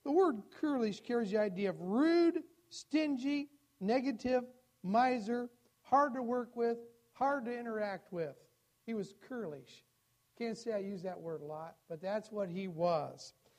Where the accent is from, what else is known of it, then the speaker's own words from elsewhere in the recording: United States; Or especially being American, we can have pride of being independent